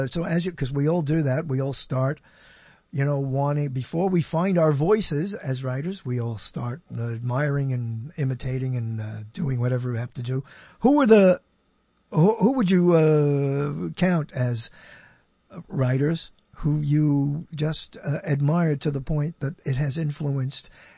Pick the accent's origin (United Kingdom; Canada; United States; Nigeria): United States; Brooklyn, New York; I've done any number of stories of me growing up in Brooklyn, New York, in the 50s